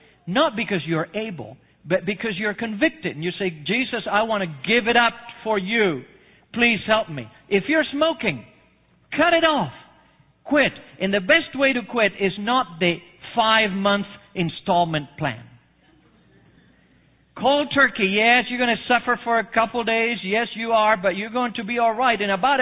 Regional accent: Argentina; I was born and raised in Argentina. Let me tell you this. Argentina is heaven as far as meat is concerned.

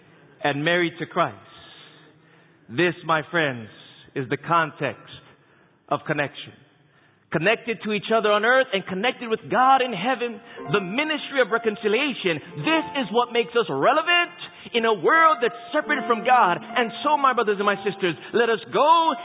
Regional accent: Hawaii, United States; I'm from Hawaii. He's from Hawaii.

